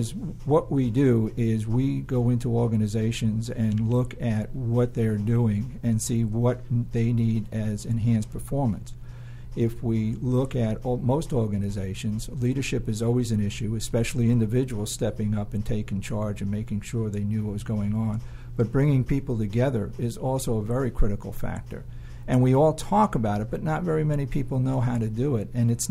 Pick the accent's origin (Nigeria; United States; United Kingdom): United States; New York City, New York; also born or lived in Vermont; now in Atlanta, United States; No, can't tell by my accent. Everybody else says New York City.